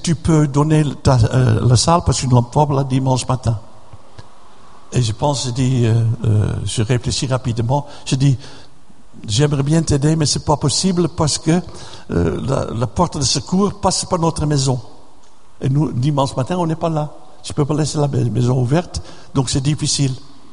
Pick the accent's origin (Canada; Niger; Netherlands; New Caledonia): Netherlands; French is a second language; now in France; Ça m'intéressait parce que je suis de la Hollande. J'aime les jardins. Et je n'avais jamais un jardin en France.